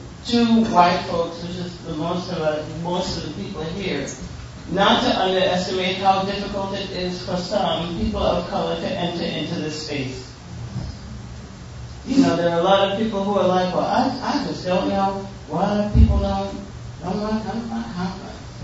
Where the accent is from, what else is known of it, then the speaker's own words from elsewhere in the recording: Trinidad & Tobago; because I'm speaking as a Trinidadian, which is what I am.